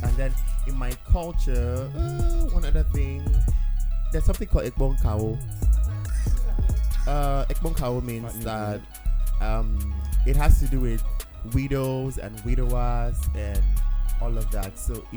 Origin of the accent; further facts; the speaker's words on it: Nigeria; and I'm from Akaibo. And you go Calabar, but it pricks me because I am not Calabar. I am not from Calabar, you know.